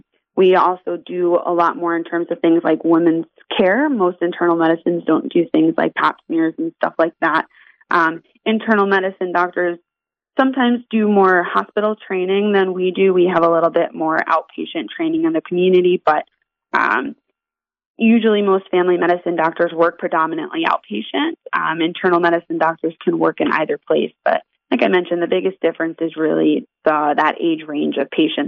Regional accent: East Patchogue, New York, United States; I grew up on Long Island, born and raised here. I grew up in East Patchogue

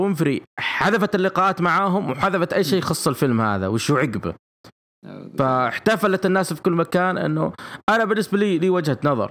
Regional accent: Buraidah, Al-Qassim, Saudi Arabia; أنا عندي حاجات أنا أخذها من عندنا في بريدة

